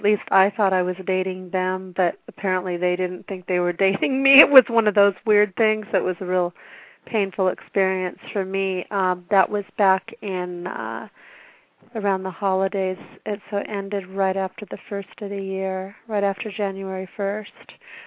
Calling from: California, United States; I'm in Southern California.

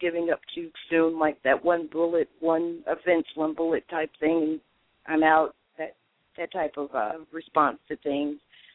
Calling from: New Jersey, United States; also born or lived in Georgia, United States; I'm recently relocated from Georgia back to New Jersey.

